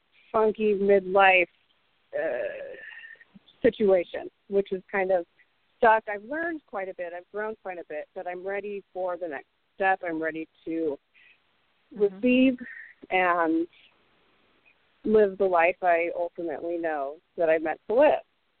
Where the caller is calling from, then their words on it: Corona, California, United States; I'm calling from Corona, California.